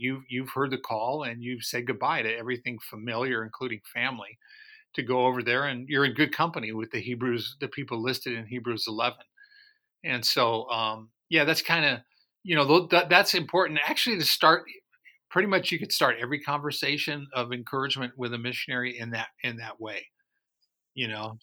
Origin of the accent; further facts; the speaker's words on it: California, United States; we in Southern California, we had a weather event yesterday. We had, in my hometown where I live, we had 3.5 inches of rain in 24 hours.